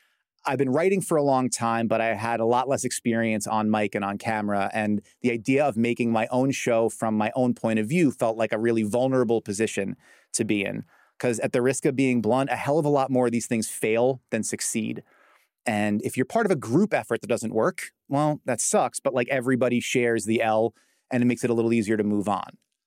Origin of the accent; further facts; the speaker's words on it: Brooklyn, New York, United States; And I'm Brooklyn Irish Catholic.